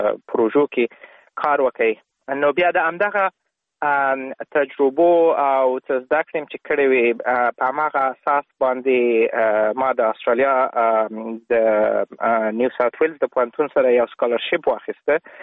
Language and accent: Pashto; Logar, Afghanistan; زه په افغانستان کې د لوګر ولایت د برکی برک په ولسوالۍ کې په یوه کلیواله منطقه کې زیږیدلی یم. تقریبا د ژوند اولنی نه کلونه مې په کلي کې تیر کړي دي